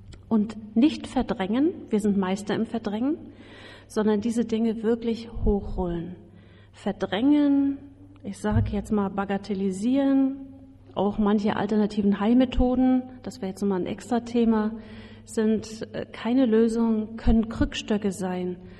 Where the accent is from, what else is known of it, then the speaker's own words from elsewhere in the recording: Northern Germany, Germany; Wir sind ja beide aus dem Norden und da gibt es dann auch so diese Einrichtung, dass die Schiffe manchmal ins Trockendock müssen.